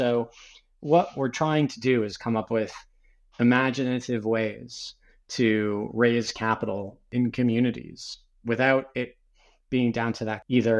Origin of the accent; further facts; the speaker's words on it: Canada; now in United Kingdom; I'm Canadian. I live in the UK, but I spend a lot of time working in the US and in lots of other countries. I'm not American